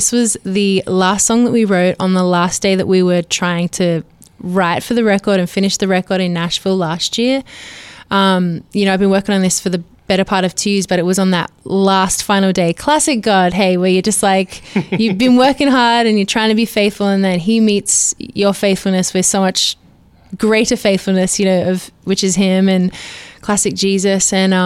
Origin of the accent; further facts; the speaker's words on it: Australia; now in United States; Oh, I'm from Australia. So I'm going to say a slice of cake because that's what I know. But now that I live in America